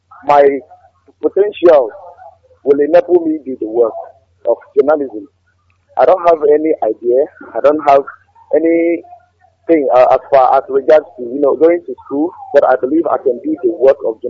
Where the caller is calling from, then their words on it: Enugu, Enugu State, Nigeria; I'm calling from Enugu.